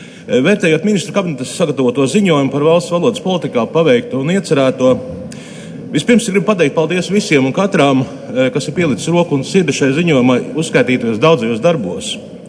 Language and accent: Latvian; Varakļāni, Latgale, Latvia; Es esmu no Latgales, no Varakļāniem, kuri traģiskas politiskas kļūdas deļi tika atrauti no Latgales, pavisam nesen. Bet esot Latgalī